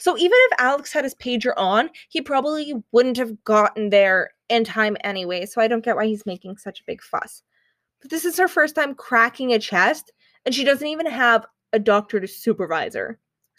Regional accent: Canada; Yes, I know. We're Canadian.

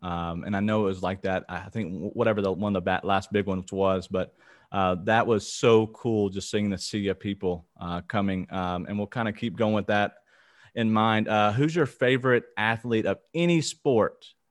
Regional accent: Memphis, Tennessee, United States; I'm from Memphis, so I kind of connected right away with Mike there because I know he's in Nashville

